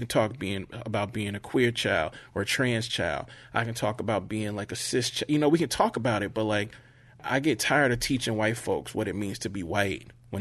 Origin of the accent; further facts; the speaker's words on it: the South, United States; because I'm from the South, anybody who picks up my book, I'm thankful for.